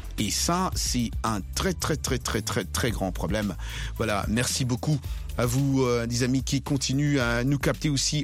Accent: Angola; chez nous, en Angola ou ailleurs, ils sont appelés partis politiques des aumônes.

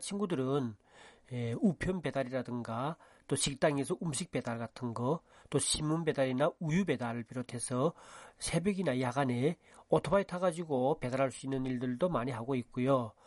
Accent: North Korea; now in South Korea; 처음에 남한에 왔을 때요.

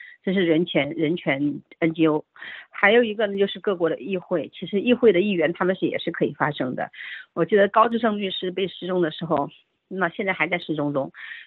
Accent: Hubei, China; born there; also born or lived in Beijing / Shanghai; 我出生在湖北，但是我在北京生活了20多年，在上海也生活了6、7年。

